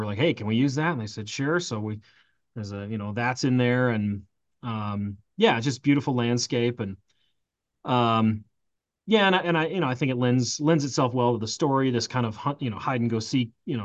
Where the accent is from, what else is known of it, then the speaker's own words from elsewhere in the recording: Colorado, United States; I also like to pay tribute to my home state of Colorado as much as I can and do as much filming here as I can